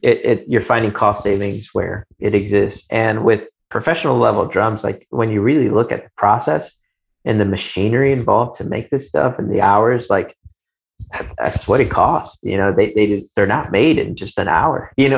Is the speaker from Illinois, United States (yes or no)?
yes; Chicago, Illinois, United States; I grew up in Chicago.